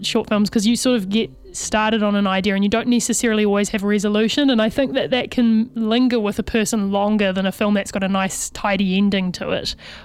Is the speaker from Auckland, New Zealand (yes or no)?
no; Christchurch, Canterbury, New Zealand; I grew up in Christchurch, which is still a city, but we did have Pet Day